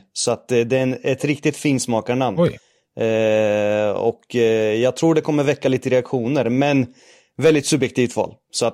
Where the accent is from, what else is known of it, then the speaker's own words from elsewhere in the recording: Norrköping, Östergötland, Sweden; accent: Norrköping; Man brukar säga att man hör på min dialekt att jag är från Norrköping